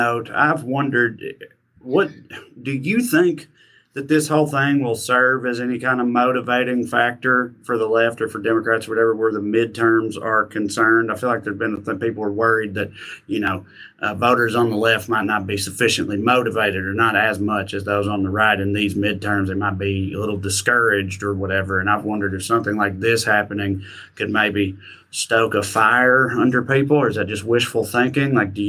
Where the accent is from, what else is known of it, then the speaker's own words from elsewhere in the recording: Tennessee, United States; what you want to do in my home state of Tennessee there